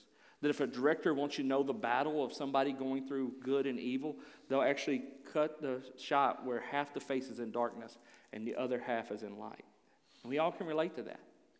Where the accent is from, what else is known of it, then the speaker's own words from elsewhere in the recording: Nashville, Tennessee, United States; I'm from Nashville, Tennessee.